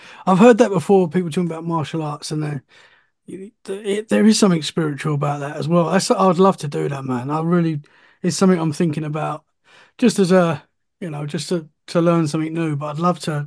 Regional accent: East of England, United Kingdom; now in Dorset, United Kingdom; I'm from Essex, London, in the UK, and I moved to Dorset, which is only 2 hours away.

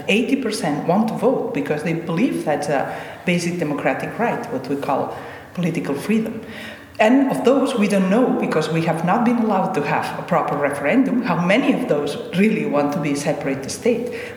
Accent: Barcelona, Catalonia, Spain; the political situation in my own country, that's Catalonia. I come from Barcelona.

